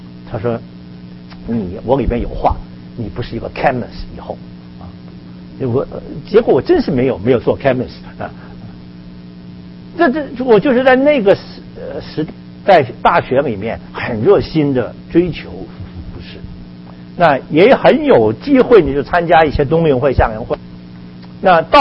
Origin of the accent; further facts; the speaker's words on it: Hong Kong; also born or lived in Beijing; 那我呢是北京人在香港长大，这是最自然的